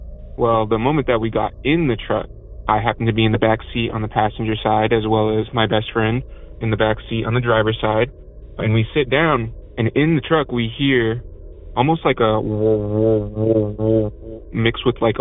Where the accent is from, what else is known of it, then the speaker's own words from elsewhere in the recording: Arizona, United States; now in Minnesota, United States; I actually live in Minnesota, but I'm originally from Arizona